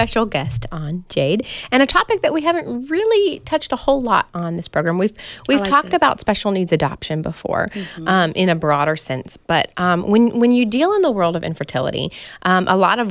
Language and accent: English; Kentucky, United States; I know Tammy personally from growing up with her at the church where I grew up in Kentucky.